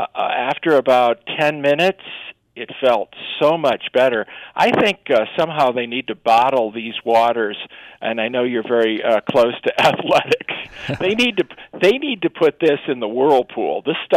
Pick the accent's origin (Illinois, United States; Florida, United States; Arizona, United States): Illinois, United States; Chicago; when I was, of course, growing up in Chicago on the north side, North Shore of Chicago